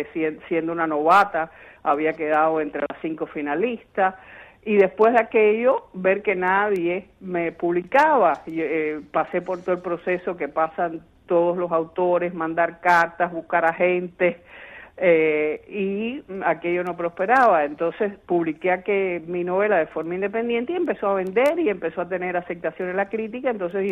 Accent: Cuba; also born or lived in Miami, United States; yo nací en Miami, pero viví en Cuba, todo, o sea, crecí en Cuba.

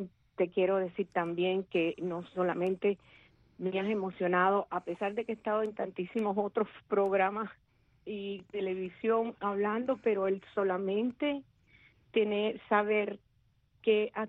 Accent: Amarillas, Matanzas, Cuba; also born or lived in Ingenio Central; del pueblo, como te dije anteriormente, de Amarillas. Y también me crié en el Ingenio Central por fuerza, porque mi padre trabajaba allí, pero las dos familias, las de mamá y las de papá, eran de Amarillas.

